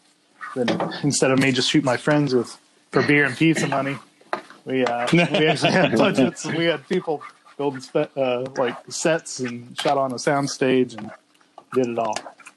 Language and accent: English; Kansas, United States; I was a young kid and growing up in Kansas in a small town there, and comics were everywhere at the time.